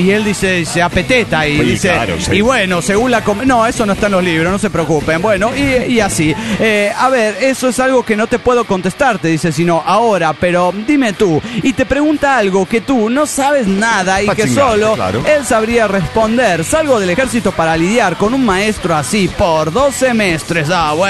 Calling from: Pasto, Nariño, Colombia; de Pasto.

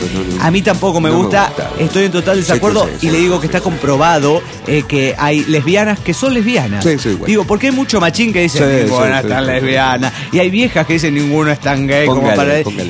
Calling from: Nuevo Laredo, Tamaulipas, Mexico; de Nuevo Laredo, Tamaulipas.

